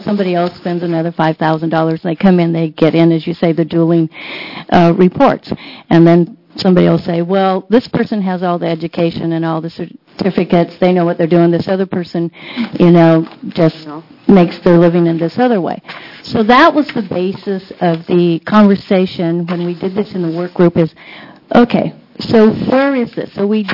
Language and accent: English; Oregon, United States; And I'm from Central Oregon.